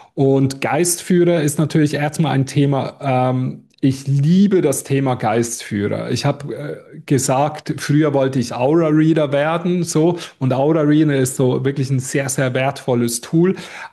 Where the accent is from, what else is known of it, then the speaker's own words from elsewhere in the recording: Switzerland; ich bin Schweizer